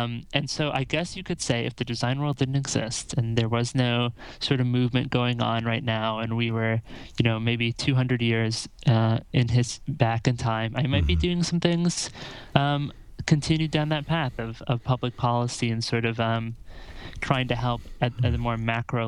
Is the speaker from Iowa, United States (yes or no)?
yes; Iowa, United States; I grew up in Iowa, and worked on some small elections there.